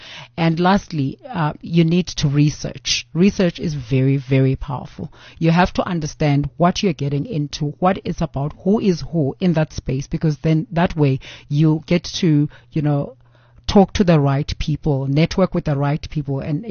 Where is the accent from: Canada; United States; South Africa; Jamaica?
South Africa; Eastern Cape; I come from the Eastern Cape, a very, very small village where people don't even understand there's a fashion industry out there